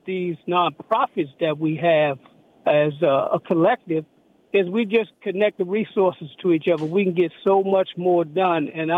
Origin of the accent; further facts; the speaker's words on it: Washington, District of Columbia, United States; growing up in Southeast D.C., you know, we grew up in a village where if you didn't have sugar, your mother would send you next door to your neighbor